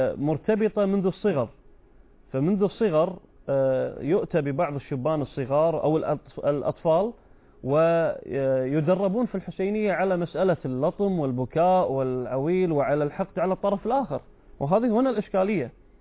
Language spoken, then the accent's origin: Arabic; Kuwait; عندنا في الكويت